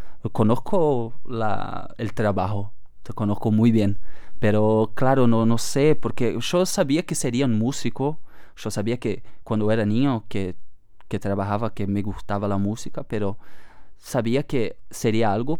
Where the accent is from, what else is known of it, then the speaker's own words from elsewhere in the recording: South Brazil, Brazil; Spanish is a second language; Yo soy del sur de Brasil, entonces es un sitio frío. Tenemos mucha relación con la cultura uruguaya y argentina.